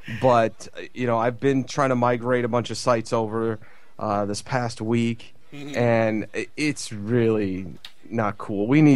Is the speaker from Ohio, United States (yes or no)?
no; Chicago, Illinois, United States; now in Southern California, United States; Plus, now I grew up in the Midwest in Chicago, in the U.S., and now I live in Southern California, and there's no snow to be found anywhere.